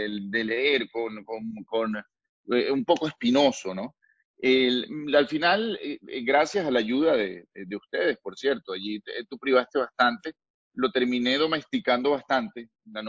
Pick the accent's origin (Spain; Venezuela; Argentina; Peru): Venezuela; Caracas, Capital District; me he volcado al venezolano como una especie de refugio, porque es como hablo yo soy caraqueño